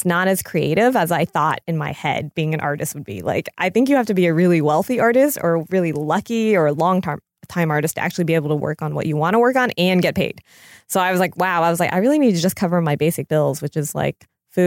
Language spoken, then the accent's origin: English; Florida, United States; also born or lived in North Carolina; Oh, I grew up in Florida and North Carolina.